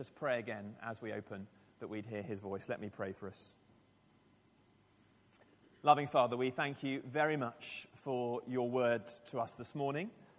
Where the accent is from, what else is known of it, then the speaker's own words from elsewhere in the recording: Eastbourne, South East England, United Kingdom; up in very trendy Eastbourne, which you might know is the sort of retirement capital of Britain, as I was growing up in Eastbourne